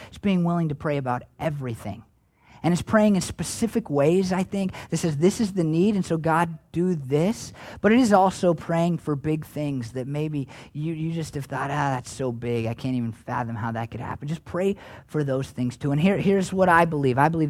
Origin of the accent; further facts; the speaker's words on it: United States; But as an American, somebody who's individualistic, it's hard for me to go over to my neighbor's house